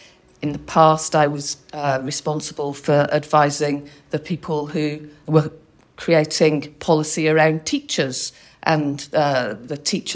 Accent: London, United Kingdom; born there; I was born in London.

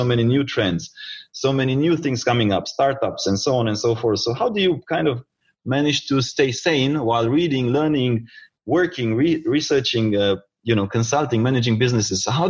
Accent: Romania; English is a second language; I come from Romania originally.

